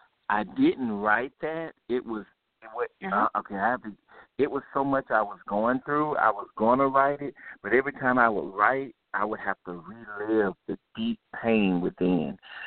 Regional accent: Cuba, Florida, United States; Okay. Well, I'm actually from Cuba, Florida, and I grew up in a gospel group with my family

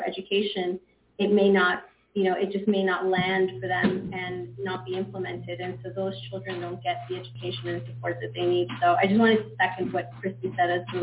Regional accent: New York, United States; I went to either predominantly white schools or predominantly black schools growing up in New York.

